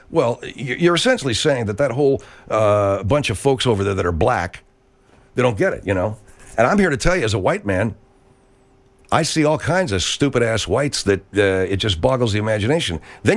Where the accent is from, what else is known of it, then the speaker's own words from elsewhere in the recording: Arcadia, California, United States; So anyway, in my hometown of Arcadia, California, yeah, you couldn't sell to a guy unless the guy was the guy.